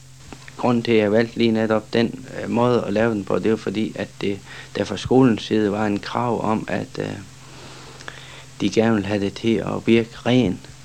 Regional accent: North Denmark Region, Denmark; Ja, jeg er 36 år og er født og opvokset her i Thy.

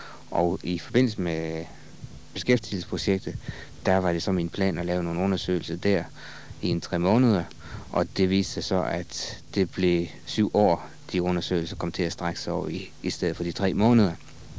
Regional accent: Thisted, North Denmark Region, Denmark; Jeg har faktisk tilbragt det meste af min barndom i Thisteds udkant i Thisted. Og også gået i skole i både Thisted og ude på Borgskolen i Thisted.

